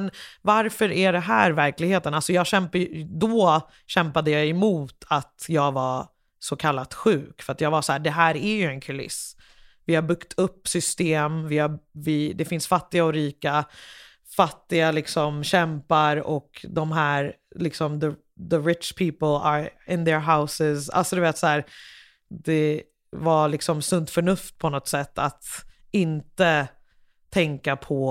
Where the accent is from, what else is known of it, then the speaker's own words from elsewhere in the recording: Liberia; now in Sweden; Jag kommer från Liberia.